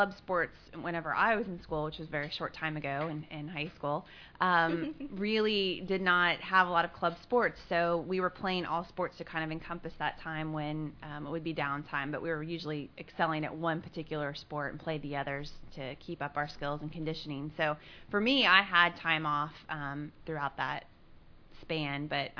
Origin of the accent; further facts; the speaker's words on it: Missouri, United States; moved away; Well, I am from Missouri, so visiting this past weekend was nice. I hadn't seen my family in quite some time. I grew up in a small town of about 1,000 people.